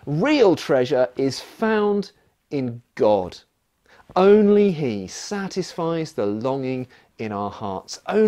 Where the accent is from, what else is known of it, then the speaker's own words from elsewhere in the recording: United Kingdom; Let's be honest, we are British.